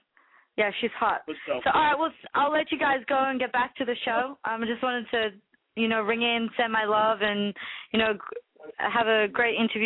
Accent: Australia; I'm Aussie too, so it's all good.

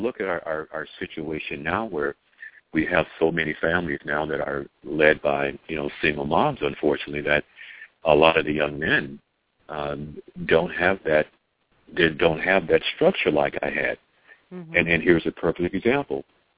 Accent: Chicago, Illinois, United States; who I was going to spend my time with growing up in Chicago.

